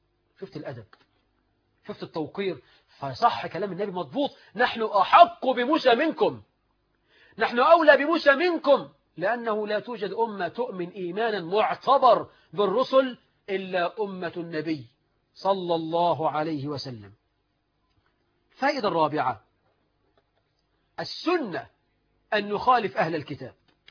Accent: Egypt; نحن كمصريين

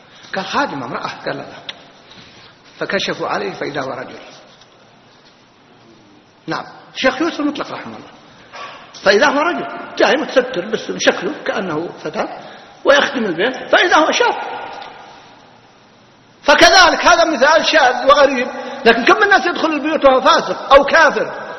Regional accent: Riyadh, Riyadh Province, Saudi Arabia; مشهور عندنا بالرياض

